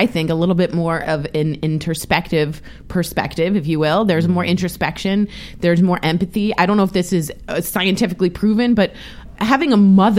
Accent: Washington, District of Columbia, United States; And in D.C., I'm from Washington, D.C., nothing gets put out and done very quickly.

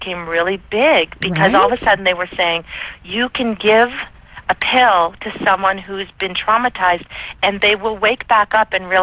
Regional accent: Canada; I'm Canadian.

